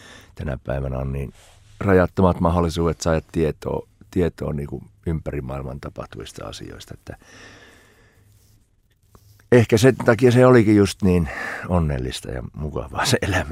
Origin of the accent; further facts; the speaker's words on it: Sievi, Central Ostrobothnia, Finland; born there; Suomen sievin mies, eli Pohjanmaan, Keski-Pohjanmaan lakeuksilta Sievistä syntyisin ja juuret syvällä Härmässä.